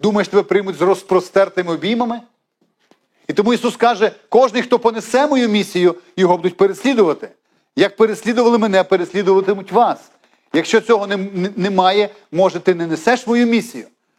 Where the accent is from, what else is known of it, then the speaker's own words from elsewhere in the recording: Lviv, Lviv Oblast, Ukraine; От в нас у Львові кажуть, Христос це рождає.